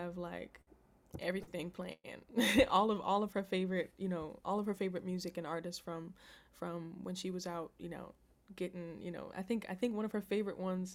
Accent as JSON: {"language": "English", "town": "Bronx", "region": "New York", "country": "United States", "tie": "born or raised there", "said": "Well, I grew up in the Castle Hill part of the Bronx"}